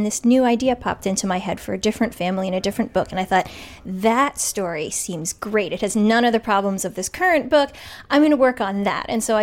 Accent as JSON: {"language": "English", "town": "Shaker Heights", "region": "Ohio", "country": "United States", "tie": "born or raised there", "said": "I was supposed to read in my hometown where the book is set, so I hope that they forgive me."}